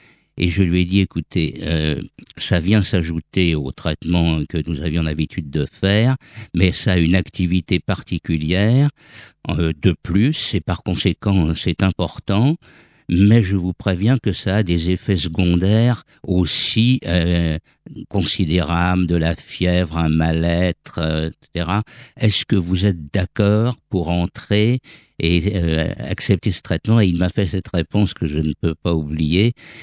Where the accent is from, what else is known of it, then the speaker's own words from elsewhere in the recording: Paris, Île-de-France, France; born there; je suis né avenue Junot à Montmartre, dans le 18e arrondissement.